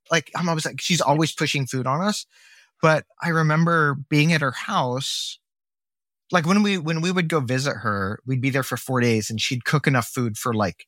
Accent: Midwest, United States; It's just funny that how that changed, where I think when we were growing up in the Midwest, you couldn't just go somewhere and get pho, right?

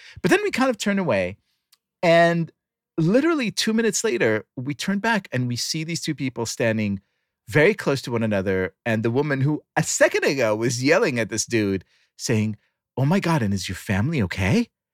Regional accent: Israel; Those were street names in my hometown.

